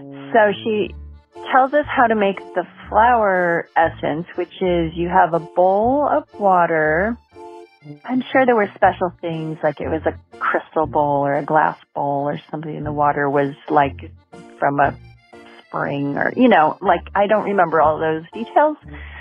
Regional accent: California, United States; I'm from California, and I have a little story I've been waiting to tell someone, so thanks for asking.

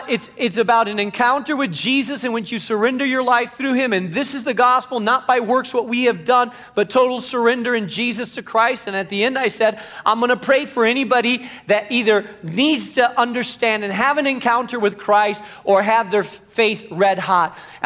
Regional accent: Spain; When I grew up in Spain, Spain was an extremely difficult place to plant a church.

